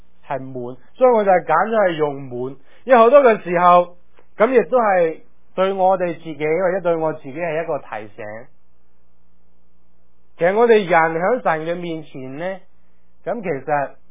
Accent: China; 就像我们中国人其实也有这个传统

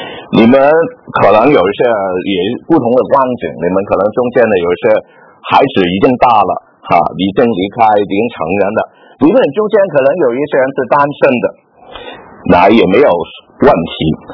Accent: Hong Kong; 我1970年代当我在香港长大的时候了啊

